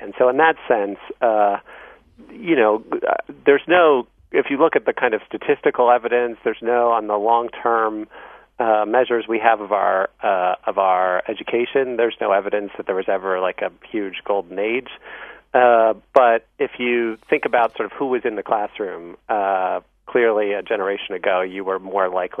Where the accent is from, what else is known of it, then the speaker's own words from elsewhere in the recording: Baltimore, Maryland, United States; You know, I grew up in Roland Park. I played baseball with kids from all over the city